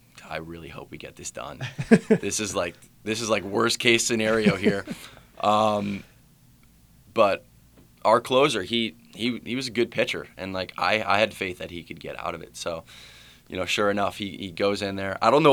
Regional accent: Somerville, New Jersey, United States; also born or lived in New Brunswick; So I was born in New Brunswick, New Jersey. I was there until I was 4 years old. And after that, I moved to Somerville.

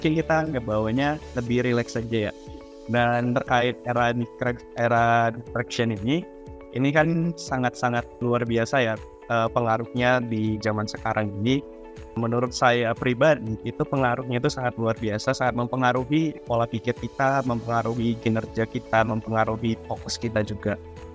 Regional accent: North Sumatra, Indonesia; Dan dari aku sendiri asalnya dari Sumatera Utara.

